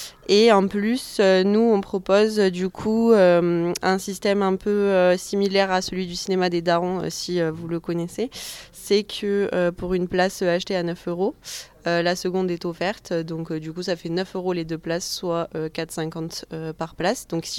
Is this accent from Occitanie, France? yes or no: yes; Montpellier, Occitanie, France; Non, je viens de Montpellier.